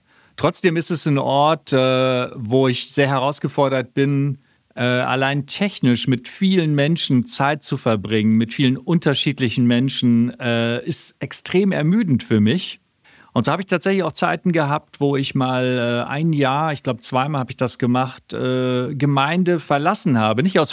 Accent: Hamburg, Germany; aus Hamburg beim Stream

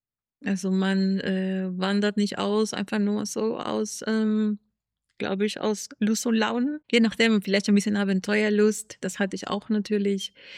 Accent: Lima, Peru; German is a second language; ich komme ursprünglich aus Peru. bin ich an die Küste aufgewachsen, aus der Hauptstadt in Lima. Aber meine Eltern auch kommen aus dem Norden und aus dem Süden Perus

